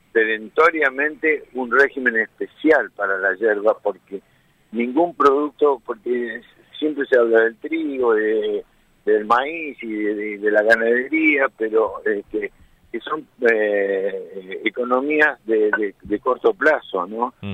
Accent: San Ignacio, Misiones, Argentina; Yo soy de la zona de San Ignacio. Ajá. Zona sur, ruta 12

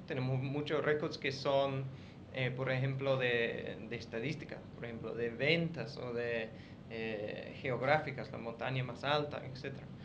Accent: London, United Kingdom; Spanish is a second language; now in Asunción, Paraguay; Soy inglés, de Londres.

